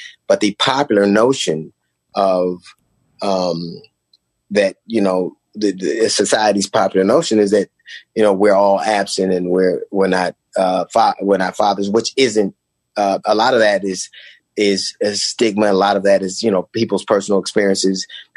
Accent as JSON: {"language": "English", "town": "Los Angeles", "region": "California", "country": "United States", "tie": "born or raised there", "said": "and I had two sisters and a brother, and we grew up on 135th in Avalon."}